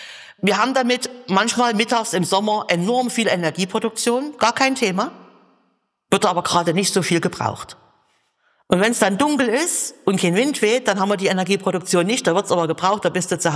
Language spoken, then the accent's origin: German; Saxony, Germany; das ist jetzt typisch mitteldeutsch, ich gebe es zu, da bin ich Sachse